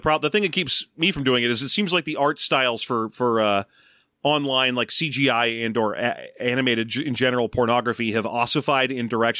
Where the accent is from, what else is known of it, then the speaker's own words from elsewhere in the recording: Torrance, California, United States; there was a pet store in the mall near where I grew up in Torrance